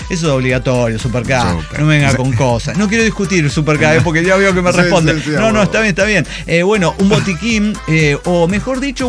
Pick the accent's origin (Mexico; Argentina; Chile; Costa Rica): Mexico; Ecatepec, State of Mexico; Soy de Catepec, güey